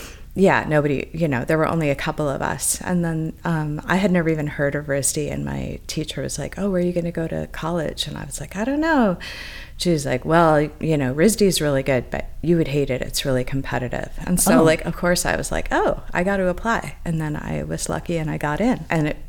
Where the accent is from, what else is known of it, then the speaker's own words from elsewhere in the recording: Minneapolis, Minnesota, United States; I grew up in Minneapolis.